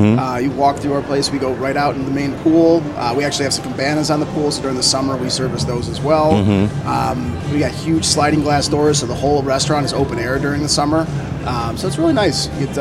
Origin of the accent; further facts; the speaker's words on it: Detroit, Michigan, United States; I'm from Detroit originally.